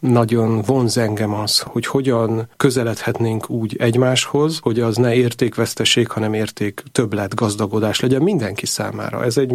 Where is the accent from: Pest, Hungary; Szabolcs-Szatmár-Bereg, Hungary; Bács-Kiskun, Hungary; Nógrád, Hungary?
Szabolcs-Szatmár-Bereg, Hungary; Nyíregyháza; Nyíregyházán nőttem föl, és ott ugye a görög katolikusok aktívan jelen vannak. Én magam római katolikus családban nőttem föl, és katolikus hittanár is vagyok